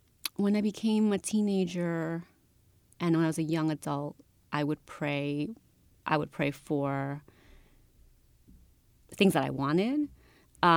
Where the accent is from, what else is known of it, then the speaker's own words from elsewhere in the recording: Brooklyn, New York, United States; also born or lived in Peru; I grew up in Greenpoint, Brooklyn, in the 80s, at a time when Greenpoint was not, you know, the fun place to be that it kind of is now.